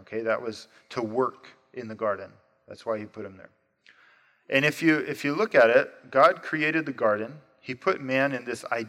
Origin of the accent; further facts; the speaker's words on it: Arizona, United States; I grew up in the White Mountains of Arizona, a very small town. We had to drive a couple hours to get to the nearest Walmart.